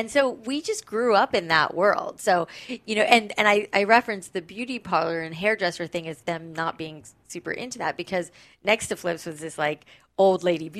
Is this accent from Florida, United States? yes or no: yes; Florida, United States; I mean, I grew up in South Florida where it was like, you know, humid, frizzy hair central